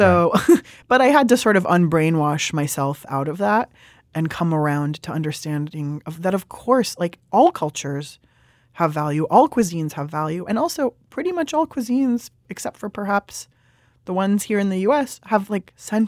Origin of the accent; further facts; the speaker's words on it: California, United States; I am a Californian. I'm an Iranian. I'm a kid who has always loved to eat. I spent a lot of my time in Italy